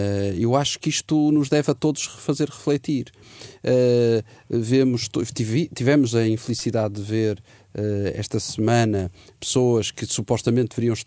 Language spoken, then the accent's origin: Portuguese; Portugal; E nós, enquanto portugueses, enquanto povo